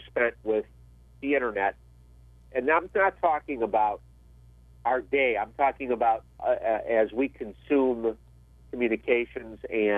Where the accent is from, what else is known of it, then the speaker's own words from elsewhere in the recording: Chicago, Illinois, United States; here in San Diego or my hometown, Chicago